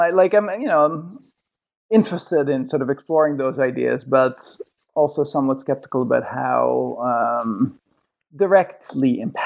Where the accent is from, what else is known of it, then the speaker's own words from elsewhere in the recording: Netherlands; English is a second language; when I was growing up in Holland, like, you know, 15 years old or whatever